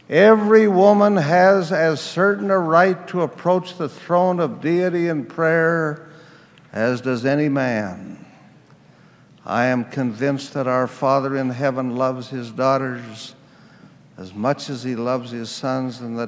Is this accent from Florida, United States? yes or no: no; Utah, United States; born or raised there